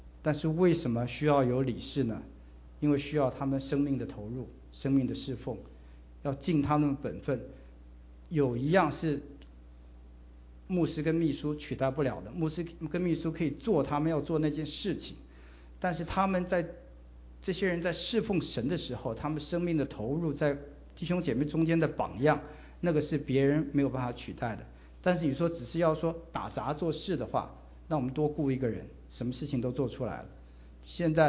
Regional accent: China; 我觉得我们中国人有一句话说得很好，就是工欲善其事，必先利其器。

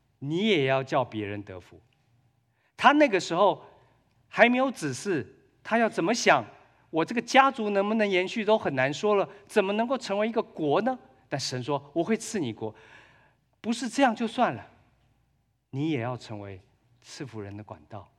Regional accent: China; 我们是中国人，你当然吃中餐了。

